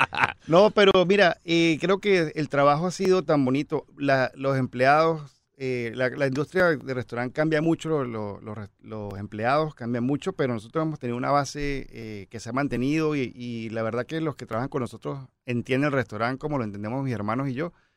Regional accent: San Cristóbal, Táchira, Venezuela; also born or lived in Maracaibo; Sí, me crié en San Cristóbal, pero soy más gocho.

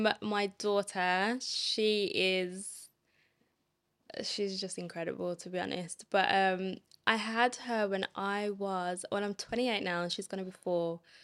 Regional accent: Birmingham, West Midlands, United Kingdom; also born or lived in Derby / London; I was born in Derby, came to Birmingham when I was about 4. And then I moved to London when I was, how old was I? 22 or 23, one of them. I was there for like 6 years, 5 years, 5, 6 years. I'm now 28. I'm now back in Birmingham.

